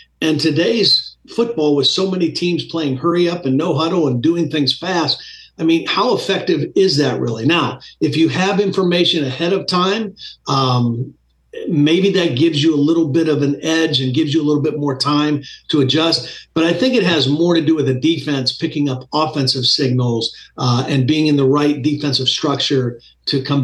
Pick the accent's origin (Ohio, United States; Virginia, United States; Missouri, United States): Ohio, United States; Well, I'm an Ohio guy. I'm from Ohio. I went to the Penn State.